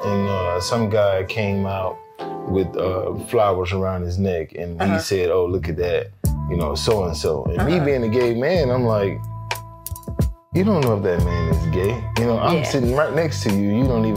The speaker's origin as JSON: {"language": "English", "town": "Alachua County", "region": "Florida", "country": "United States", "said": "I am from Alachua County, Florida."}